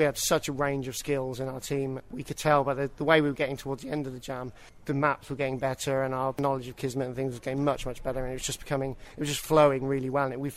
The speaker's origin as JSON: {"language": "English", "town": "Banbury", "region": "South East England", "country": "United Kingdom", "said": "from Banbury."}